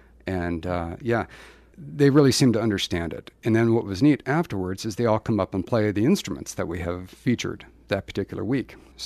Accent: Rapid City, South Dakota, United States; As many people know, I grew up here in Rapid City.

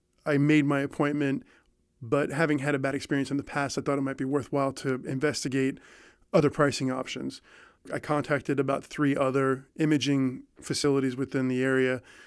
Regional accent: St. Petersburg, Florida, United States; I'm from St. Petersburg.

